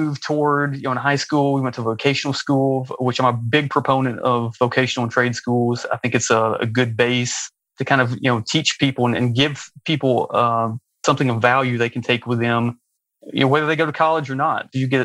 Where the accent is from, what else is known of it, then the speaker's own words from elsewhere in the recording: Alabama, United States; now in Ann Arbor, United States; I'm from Alabama. I have to say Roll Tide.